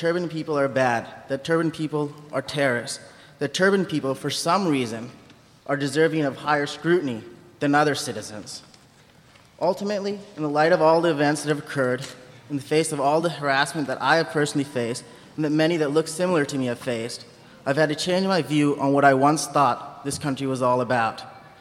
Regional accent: Seattle, Washington, United States; I'm 24 years old. I was born and raised in Seattle.

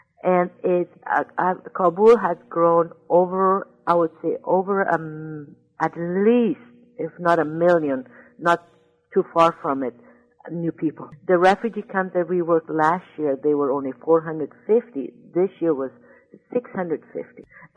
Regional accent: California, United States; if I take you to my hometown in Northern California and see how those people will treat you.

